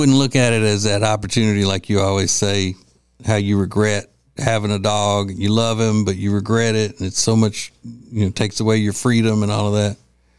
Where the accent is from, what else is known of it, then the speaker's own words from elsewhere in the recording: Louisiana, United States; It's not, wasn't where I was growing up in Louisiana.